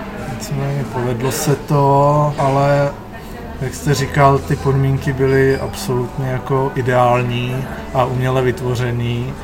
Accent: Hradec Králové, Hradec Králové Region, Czechia; now in Prague, Czech Republic; Jsem původně z Hradce Králové.

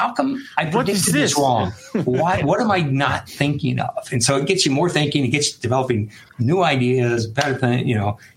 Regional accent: New York City, New York, United States; born there; I was born in New York City.

